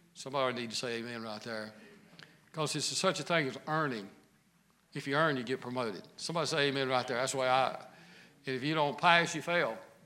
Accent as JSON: {"language": "English", "region": "the South", "country": "United States", "said": "My wife's a good cook, but she's from up north. And so I'm Southerner."}